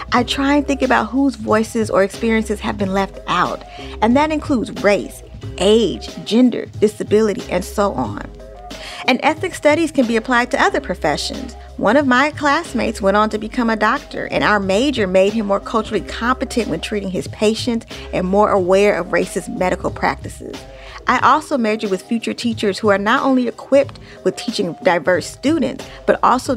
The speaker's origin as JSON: {"language": "English", "town": "Oakland", "region": "California", "country": "United States", "tie": "born or raised there", "said": "some of the Black and brown kids I grew up with in East Oakland didn't have big aspirations. I come from a working class neighborhood"}